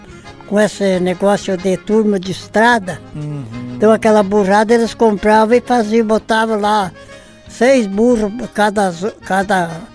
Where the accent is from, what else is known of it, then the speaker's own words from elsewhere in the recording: São José do Cerrito, Santa Catarina, Brazil; born there; Eu nasci em São José do Cerrito.